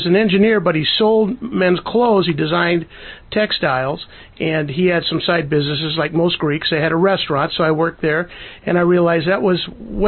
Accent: Seattle, Washington, United States; My wife Michelle and I are both from the Seattle area, and so I grew up in a Norwegian and Scandinavian Swedish fishing community called Ballard

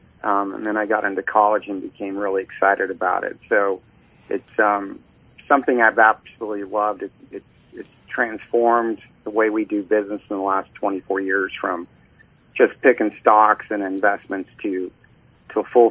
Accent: California, United States; also born or lived in Prescott, Arizona; I grew up in the Central Valley of Central California. Lived there, grew up there, farmer's son, farmer's kid. And then probably about, it's probably about 13 years ago, we moved to Prescott, Arizona

